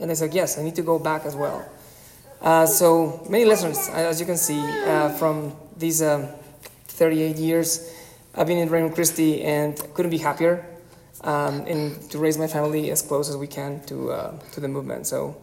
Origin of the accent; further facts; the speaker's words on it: Querétaro, Mexico; I started since pre-K in Instituto Cumbres in Querétaro. That's in Mexico. I'm from Mexico.